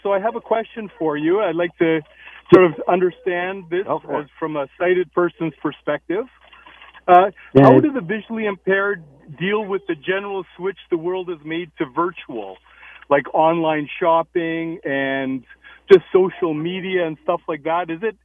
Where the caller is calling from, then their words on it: Manitoba, Canada; Yeah, I'm calling from Manitoba. It's just north of North Dakota.